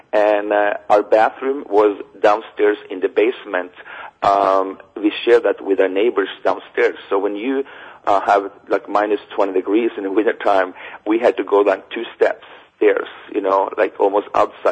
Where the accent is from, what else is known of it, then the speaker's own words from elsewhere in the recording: Norway; And, you know, growing up in Norway, we don't have palm trees